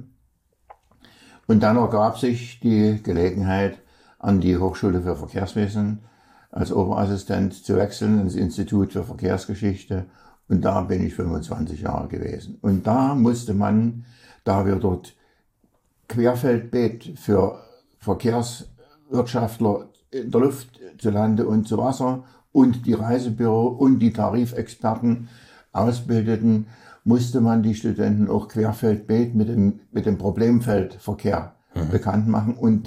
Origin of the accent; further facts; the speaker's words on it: Dresden, Saxony, Germany; Ich bin Dresdner, habe in Leipzig Geschichte studiert